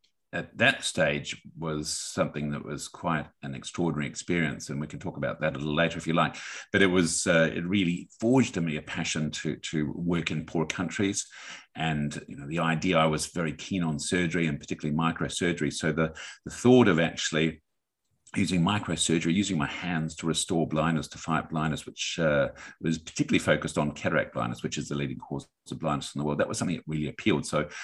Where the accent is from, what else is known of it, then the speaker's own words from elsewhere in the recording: Canberra, Australian Capital Territory, Australia; also born or lived in Adelaide; so I was born in Adelaide. I moved to Canberra, the capital city of Australia, when I was five. Went to high school there